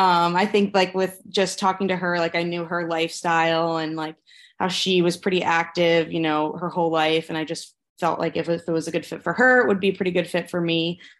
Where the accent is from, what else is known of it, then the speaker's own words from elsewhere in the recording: Philadelphia, Pennsylvania, United States; now in Cleveland, United States; So I'm 30 years old. I grew up like outside of Philadelphia, Pennsylvania. I am the middle of three girls, so that was just a blast growing up.